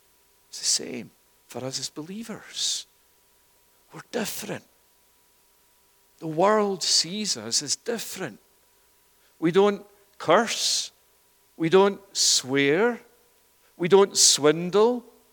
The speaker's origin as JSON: {"language": "English", "region": "Scotland", "country": "United Kingdom", "moved": "as an adult", "lives_now": "Toronto, Canada", "said": "I remember 28 years ago when I came here from Scotland, from the UK, with my wife and family."}